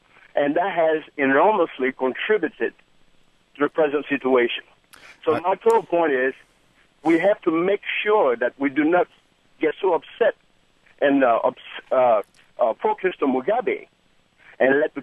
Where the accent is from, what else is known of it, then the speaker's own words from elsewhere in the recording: Côte d’Ivoire; now in Little Rock, United States; Oh, yes. I'm from the Ivory Coast originally.